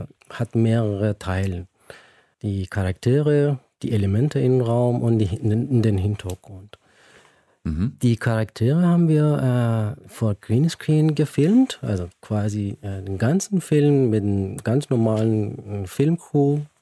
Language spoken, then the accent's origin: German; Iran; Ja, wie gesagt, ich bin in Iran aufgewachsen.